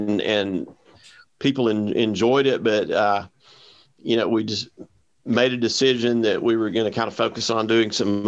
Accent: Rome, Georgia, United States; I grew up in Rome, went to model high school.

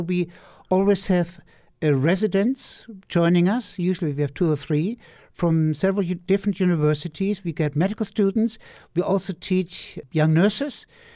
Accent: Wiesbaden, Hesse, Germany; And then it happened the 16th of February 2005 in Wiesbaden, my hometown

